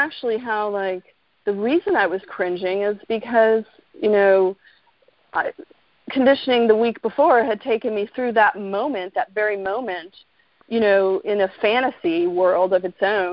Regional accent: Kentucky, United States; I'm from Kentucky, and a lot of my family lives in Indiana, Kentucky, and Florida

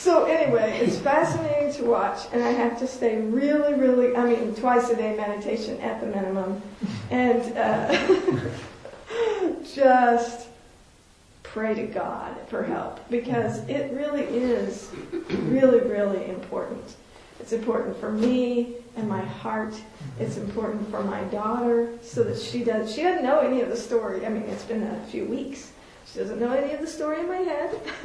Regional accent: Texas, United States; also born or lived in Oklahoma; And you know, I'm not from California. I'm from a landlocked state in Texas and Oklahoma.

